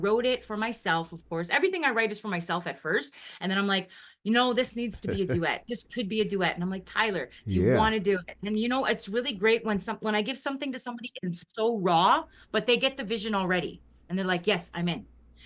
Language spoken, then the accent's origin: English; Big Stone Cree Nation, Alberta, Canada; I'm from Big Stone Cree Nation in Northern Alberta, Canada. I'm Woodland Cree.